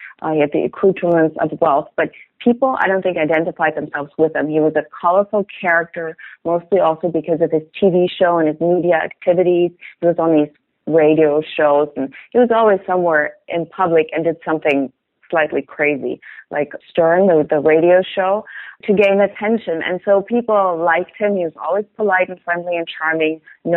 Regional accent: Germany; English is a second language; in my home country, which is Germany.

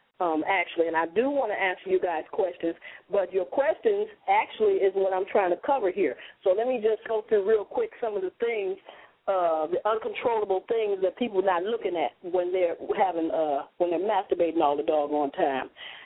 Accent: Chicago, Illinois, United States

